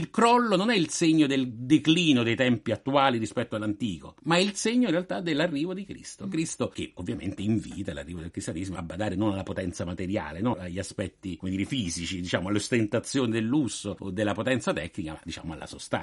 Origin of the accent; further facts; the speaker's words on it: Rome, Lazio, Italy; la bellezza di Roma, il fascino di Roma, e lo dico da romano